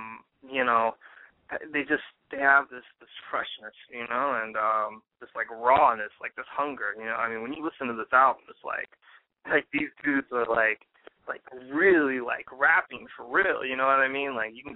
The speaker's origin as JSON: {"language": "English", "town": "Kansas City", "country": "United States", "said": "I've been aware of them just because I'm from Kansas City."}